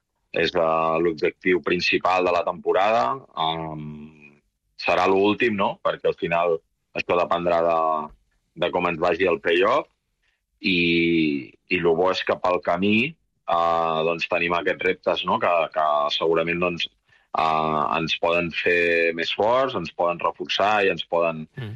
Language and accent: Catalan; Catalonia, Spain; és algú del que ens en enorgullim tots els culers i tots els catalans que som del Barça.